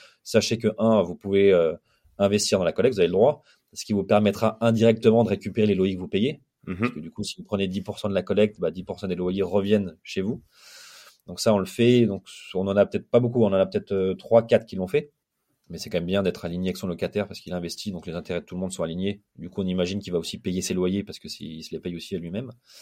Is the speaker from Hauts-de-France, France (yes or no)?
yes; Lille, Hauts-de-France, France; parce que moi je suis Lillois, j'habite à Lille